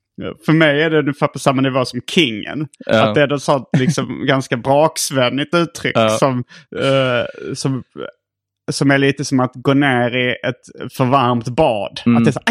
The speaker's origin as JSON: {"language": "Swedish", "region": "Skåne", "country": "Sweden", "said": "Jag har märkt att i Skåne, där jag kommer från, sa man mycket Daiman."}